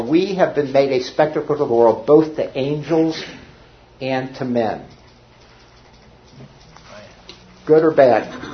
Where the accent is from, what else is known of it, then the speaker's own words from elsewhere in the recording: Cincinnati, Ohio, United States; I grew up in Cincinnati.